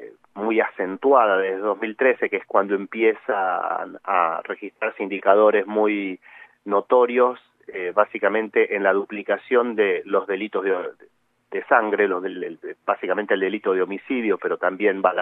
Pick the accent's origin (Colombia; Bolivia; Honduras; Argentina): Argentina; Buenos Aires; now in Rosario, Argentina; Sí, soy porteño, más porteño que el Tortoni, pero ¿sí? Vivo en Rosario hace 30 años